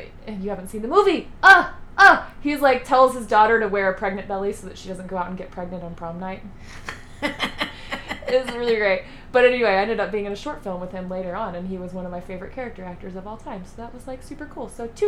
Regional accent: Lubbock, Texas, United States; now in Austin, United States; And so that's when I came back and I moved to Austin. I'm from Lubbock, Texas. So I was a little closer to my family, but still has the cushion.

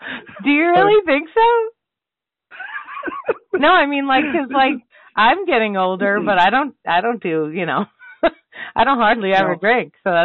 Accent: Boston, Massachusetts, United States; moved away; I'm from Boston.

